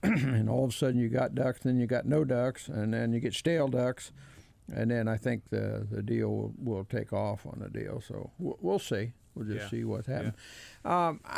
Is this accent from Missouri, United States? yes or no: yes; Missouri, United States; So we'll see, but I'm from Missouri.